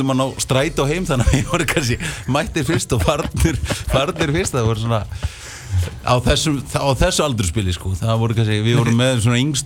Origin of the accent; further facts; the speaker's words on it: Kópavogur, Capital Region, Iceland; ég og Addi við allast upp í Kópavoginum og við vorum alltaf að hlusta á hardcore og hérna rave danstólest svona early 90s.